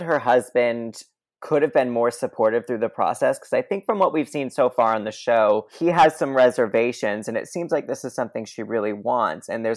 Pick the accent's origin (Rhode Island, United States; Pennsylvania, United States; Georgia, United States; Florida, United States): Rhode Island, United States; I am from Rhode Island originally.